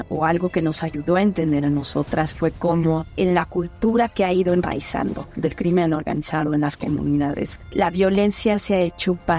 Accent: Mexico; donde uno como mexicano se pregunta ¿qué podemos hacer después de esto?

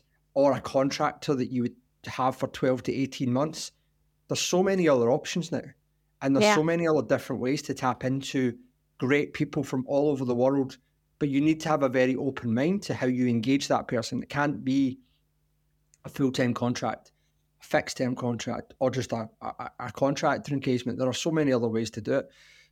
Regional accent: Lanark, Scotland, United Kingdom; also born or lived in United States; So I'm from a little town just outside Glasgow in Scotland called Lanark. Like I said, I spent a lot of my time in the US, you know, 15 years working with large US firms. So a lot of time in America, I'm really a Glasgow boy at heart.

